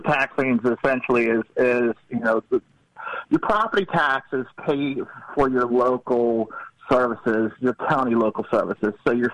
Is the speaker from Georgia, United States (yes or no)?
yes; Georgia, United States; we're from Georgia, and the way the process works in Georgia